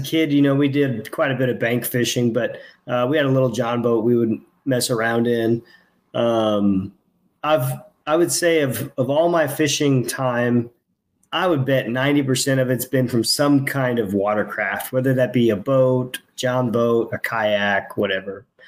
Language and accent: English; Missouri, United States; You know, I grew up in the Midwest, Missouri specifically, fishing, as does most young men at my age.